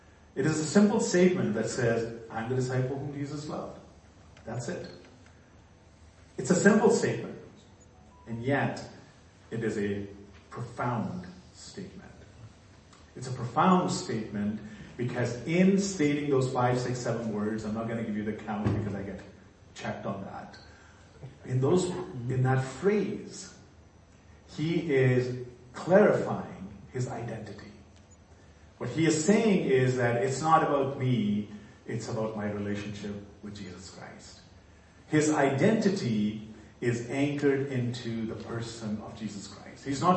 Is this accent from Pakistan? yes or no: yes; Pakistan; now in Canada; When I grew up in Pakistan and left the country, I had a green passport that said, I am a citizen of Pakistan. But a number of years after living in Canada